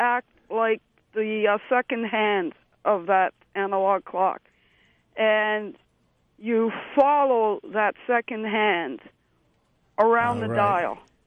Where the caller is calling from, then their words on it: Oshawa, Ontario, Canada; It's from Oshawa, Toronto, Ontario, whatever.